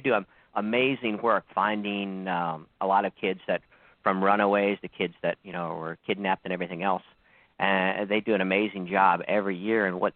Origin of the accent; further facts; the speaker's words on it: Chicago, Illinois, United States; now in Long Island, United States; I'm actually originally from Chicago, funny enough. Many years ago.